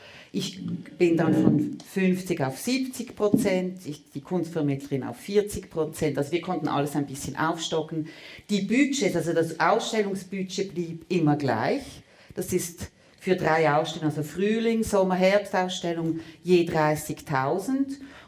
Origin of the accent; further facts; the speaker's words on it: Basel, Basel-Stadt, Switzerland; ich bin Baslerin